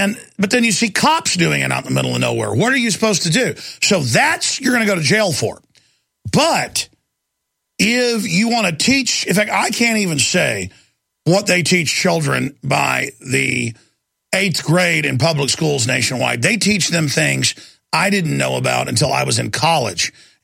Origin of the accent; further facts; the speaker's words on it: Texas, United States; growing up in Texas, I mean, you can drive 2 hours, especially back then, without ever seeing a gas station.